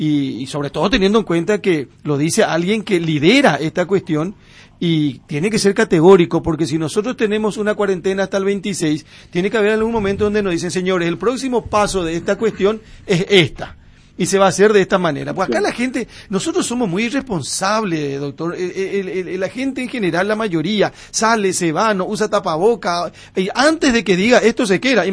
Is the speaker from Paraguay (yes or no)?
yes; Paraguay; sabemos cómo somos los paraguayos.